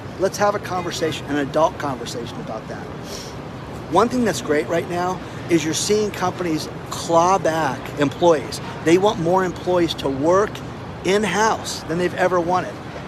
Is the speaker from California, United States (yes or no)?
yes; California, United States; I'm from California, guys.